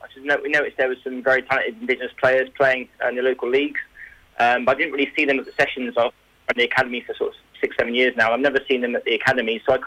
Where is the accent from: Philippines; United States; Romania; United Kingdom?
United Kingdom; England; now in Australia; I come from England. I was born in England.